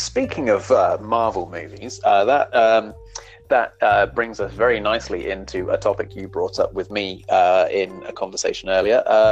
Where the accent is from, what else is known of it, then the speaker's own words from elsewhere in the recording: England, United Kingdom; And I'm English, so we're not the same.